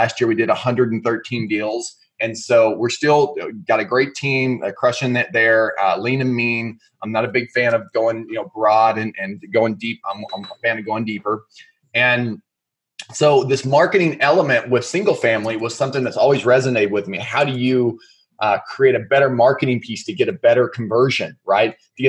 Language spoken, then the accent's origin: English; Oklahoma, United States; In Oklahoma, I grew up in Oklahoma. And so I know this place, you know, like the back of my hand.